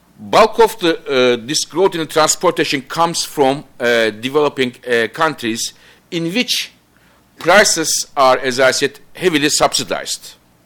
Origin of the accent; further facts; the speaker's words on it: Turkey; I don't know US, but in my home country, in Turkey, we were using a lot of fuel oil.